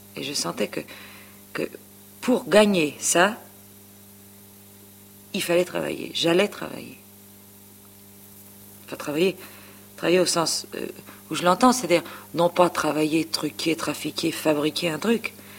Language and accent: French; Paris, Île-de-France, France; Je suis une femme de faubourg. Je suis née à Ménilmontant. J'ai été à l'école à Ménilmontant. J'ai été élevée à Ménilmontant. J'y suis restée jusqu'à 23 ans, quand je me suis mariée.